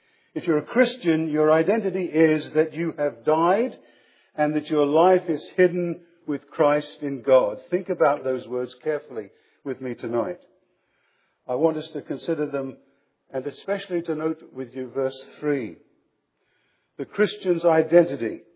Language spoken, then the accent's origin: English; England, United Kingdom; As a child growing up in England, I still remember during the Second World War that we carried identity cards.